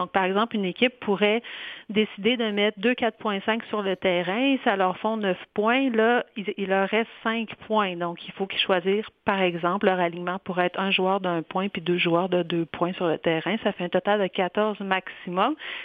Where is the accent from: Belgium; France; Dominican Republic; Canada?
Canada; Quebec; Au Canada, je suis du Québec.